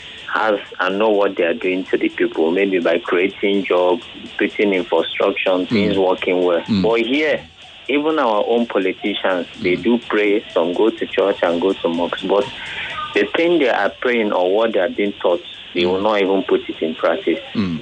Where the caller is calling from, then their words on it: Ojo, Lagos, Nigeria; I'm calling from Ojo.